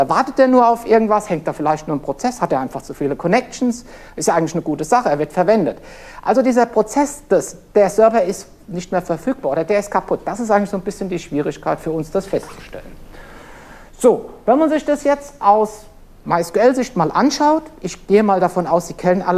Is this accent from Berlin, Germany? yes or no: no; Frankfurt, Hesse, Germany; ich komme aus dem Frankfurter Umfeld, von der Sprache oute ich mich da auch immer relativ schnell